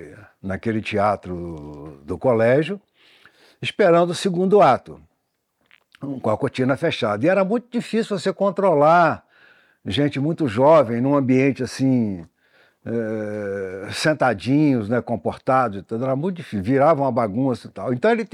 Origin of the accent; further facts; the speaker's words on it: Ponte Nova, Minas Gerais, Brazil; nesse colégio salesiano, lá em Ponte Nova, na minha cidade natal